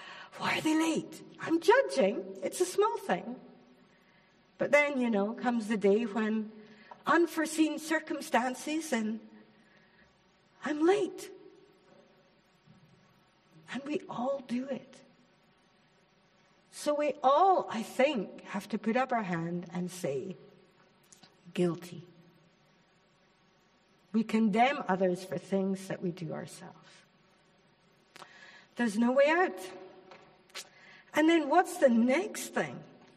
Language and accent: English; Scotland, United Kingdom; Or you say wrath, but I'm still Scottish. I still say wrath, okay.